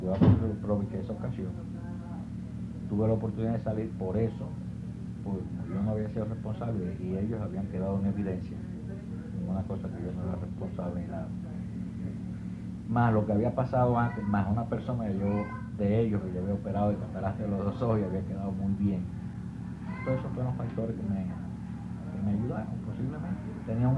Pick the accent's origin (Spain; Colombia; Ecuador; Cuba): Cuba; moved away as an adult; No, yo salí de Cuba con más facilidad, con menos problemas.